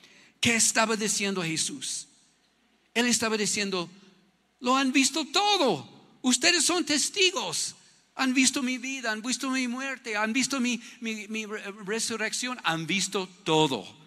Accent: Ecuador; Parece nosotros como típicos ecuatorianos.

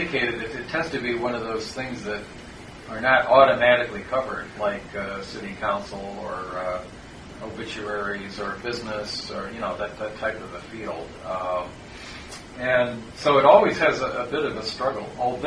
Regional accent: Ridgewood, New Jersey, United States; lives in Ridgewood, New Jersey, my hometown.

